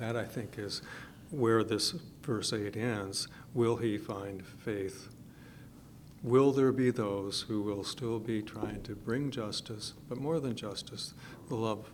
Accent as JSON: {"language": "English", "country": "United States", "said": "let's see, I'm an American"}